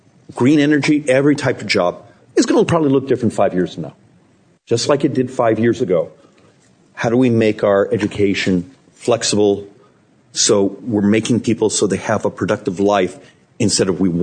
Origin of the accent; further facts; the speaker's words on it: Maricopa, Arizona, United States; I'm from Maricopa.